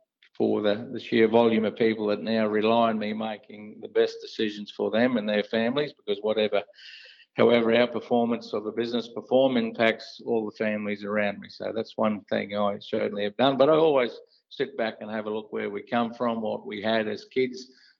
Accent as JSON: {"language": "English", "region": "Queensland", "country": "Australia", "tie": "born there", "said": "I'm glad I was born here in Australia and especially Queensland."}